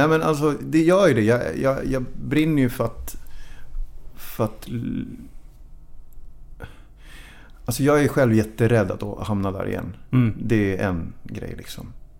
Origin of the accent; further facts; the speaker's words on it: Sundsvall, Västernorrland County, Sweden; also born or lived in Stockholm; Så Nacksta. Jag växte upp, jag föddes ju på Sankt Görans, eller bodde här i Veckomberga. Men sen så flyttade jag mamma till så det är mina första minnen är från Nackstavägen 23.